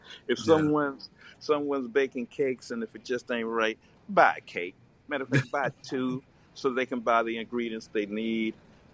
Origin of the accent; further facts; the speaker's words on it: Glenarden, Maryland, United States; I said, listen, I'm from Glen Arden, Ardmore in Maryland, Prince George's County.